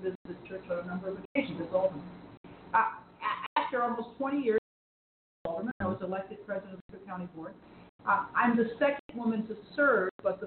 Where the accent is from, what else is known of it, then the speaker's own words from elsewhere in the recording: Saint Paul, Minnesota, United States; moved away as an adult; now in Chicago, United States; You know, I grew up in St. Paul, Minnesota. I came to Chicago to go to college.